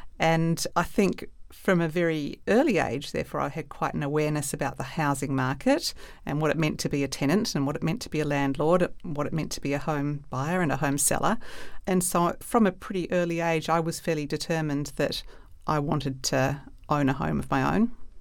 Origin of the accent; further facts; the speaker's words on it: Canberra, Australian Capital Territory, Australia; moved away as an adult; now in New Zealand; Yeah. So I grew up in Canberra in Australia, having moved there with my mum. And then 5 years ago, moved back to Aotearoa with my partner and children.